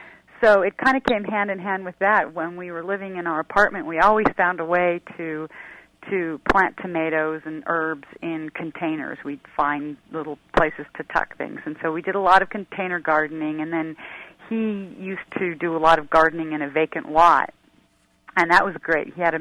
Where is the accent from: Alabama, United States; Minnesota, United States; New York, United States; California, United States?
California, United States; Pasadena; Well, I've always been a cook, but I grew up in a suburb. I grew up in Pasadena.